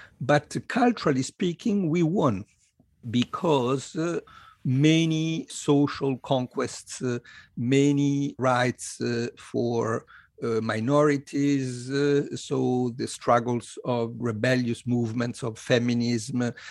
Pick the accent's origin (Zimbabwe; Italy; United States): Italy; I was born in Italy in 1957, and I grew up in a country which was politically dominated by the so-called two churches